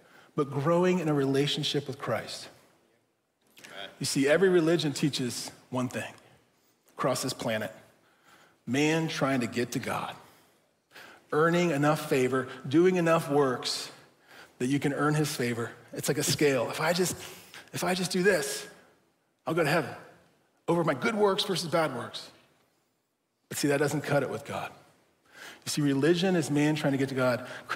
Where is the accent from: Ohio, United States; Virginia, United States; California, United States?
Ohio, United States; Wilmington; I grew up in Wilmington, Ohio, not too far from here, and we used to go to the YMCA every Sunday morning.